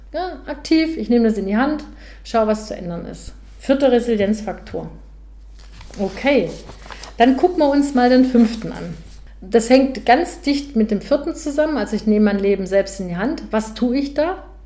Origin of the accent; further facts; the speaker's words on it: Baden-Württemberg, Germany; ich komme ja eigentlich aus Schwaben.